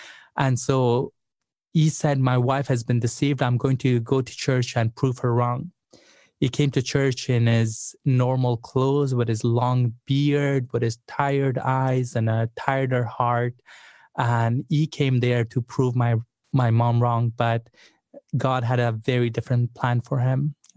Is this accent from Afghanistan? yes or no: yes; Afghanistan; Growing up in Afghanistan in the middle of the civil war, I had seen a lot of death.